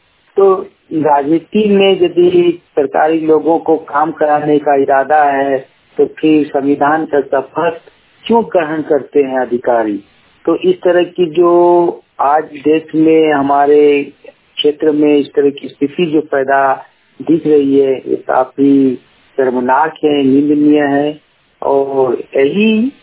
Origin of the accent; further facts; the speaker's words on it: Kachmar, Jharkhand, India; ग्राम कचमार चट्टी पंचायत कचमार जिला बोकारो का रहने वाला हूँ।